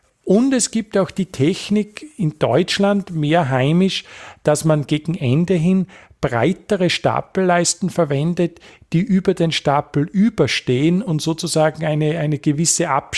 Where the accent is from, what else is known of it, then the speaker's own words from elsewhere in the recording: Bad Goisern, Upper Austria, Austria; für meinen Heimatort Bad Gäusern, südliches Oberösterreich